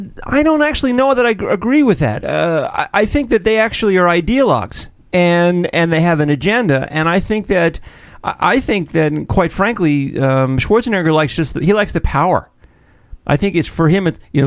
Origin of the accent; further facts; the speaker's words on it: Central Valley, New York, United States; the house that I grew up in the Central Valley, New York, in the lower Hudson Valley of New York State. The house that I grew up in from the age of 10 until the age of, 18